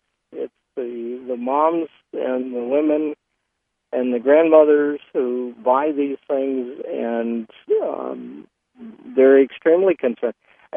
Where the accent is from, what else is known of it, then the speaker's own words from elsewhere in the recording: Los Angeles, California, United States; I grew up in Los Angeles back when it was the Brown Bowl.